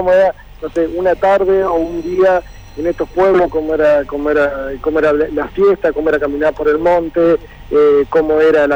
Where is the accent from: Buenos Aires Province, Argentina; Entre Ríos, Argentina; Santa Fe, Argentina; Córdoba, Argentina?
Entre Ríos, Argentina; Crespo; now in Buenos Aires, Argentina; yo soy de Crespo, vivo hace años en Buenos Aires, si bien tengo como una... paso mucho tiempo acá en Entre Ríos, pero vivo en Buenos Aires hace muchísimo tiempo